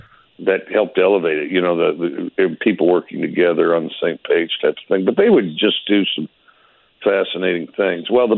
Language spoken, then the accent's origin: English; Wyoming, United States; despite the fact Geronimo was down in Arizona and I was up in Wyoming, you know, just the whole, you know, I got really interested